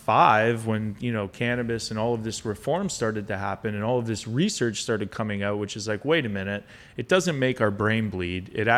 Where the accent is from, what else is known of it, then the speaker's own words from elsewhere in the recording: Canada; We grew up in Canada, right?